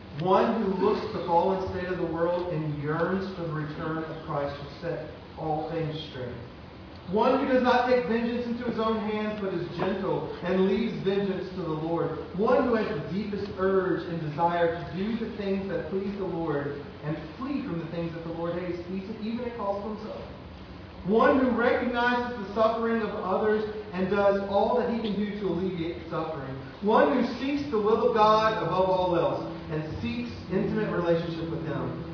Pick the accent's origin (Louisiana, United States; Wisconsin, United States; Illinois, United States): Louisiana, United States; I'm from Louisiana. I'm used to loading my, look, 95% seasoning, 5% food, all right?